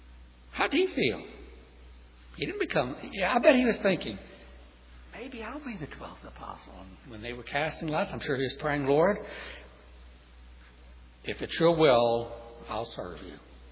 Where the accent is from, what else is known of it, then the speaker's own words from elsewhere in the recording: New Orleans, Louisiana, United States; As they'd say back in my hometown, New Orleans, get out of here.